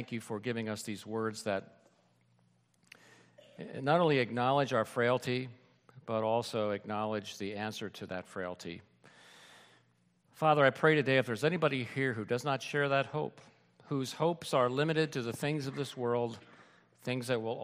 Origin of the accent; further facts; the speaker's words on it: Lancaster County, Pennsylvania, United States; I'm from Lancaster County. I didn't know what to wear.